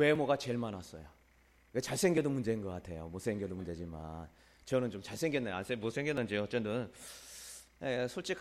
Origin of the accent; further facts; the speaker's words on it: Chungcheong, South Korea; 제가 충청도 사람이라 웬만하면 화안 내거든요.